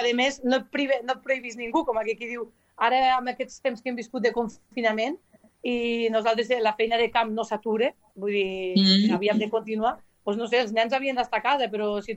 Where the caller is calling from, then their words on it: Ibars de Noguera, Catalonia, Spain; ja sabeu on som, a Ibars de Noguera.